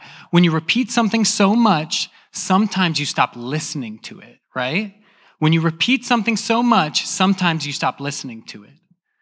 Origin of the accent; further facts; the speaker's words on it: Midwest, United States; I'm from the Midwest.